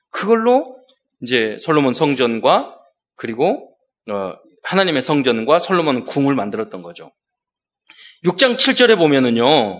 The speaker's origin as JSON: {"language": "Korean", "town": "Mokpo", "region": "South Jeolla", "country": "South Korea", "tie": "born or raised there", "said": "저는 제가 제 고향 사는 집에 뒤에 산이 있었는데요. 유달산이 있었어요. 근데 정말 돌산이었어요."}